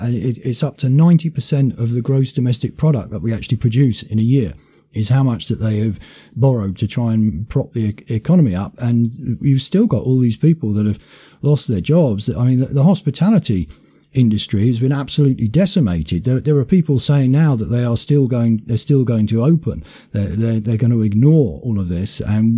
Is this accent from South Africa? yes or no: no; United Kingdom; these restrictions that we've had go right against the core of all the freedoms that we have as British people